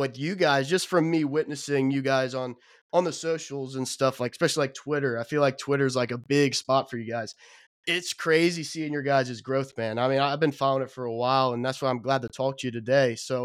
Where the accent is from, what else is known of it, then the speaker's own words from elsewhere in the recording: Kentucky, United States; I'm from Kentucky, like I said, and I cover mostly stuff from Oklahoma and Texas.